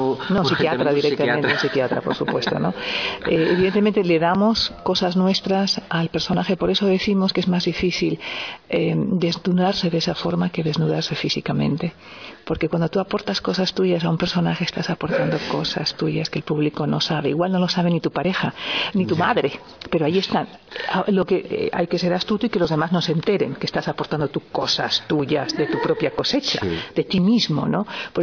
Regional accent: Las Palmas de Gran Canaria, Canary Islands, Spain; yo soy canaria, de Las Palmas de Gran Canaria

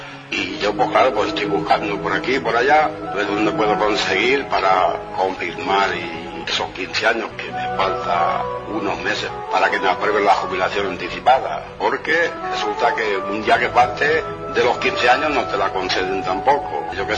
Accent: Ribarroja del Turia, Valencian Community, Spain; porque voy muchas veces a mi pueblo, Ribarroja del Turia.

